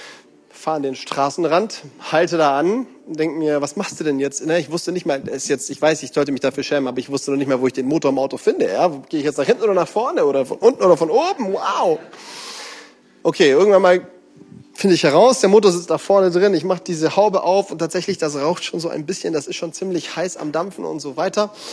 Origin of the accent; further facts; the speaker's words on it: Baden-Württemberg, Germany; ich bin ja auch Schwabe.